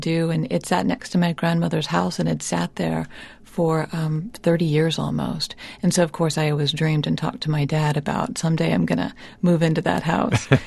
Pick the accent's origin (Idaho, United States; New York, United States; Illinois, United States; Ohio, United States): Illinois, United States; Beardstown; You could find them all around Beardstown, the name of my hometown, like you said, mm-hmm. on the river.